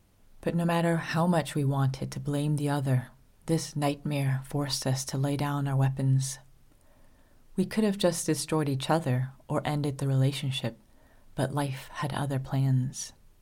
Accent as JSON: {"language": "English", "region": "California", "country": "United States", "tie": "born or raised there", "said": "Though I was born and raised in California, I never felt like I belonged anywhere. My American identity often clashed with my Vietnamese identity"}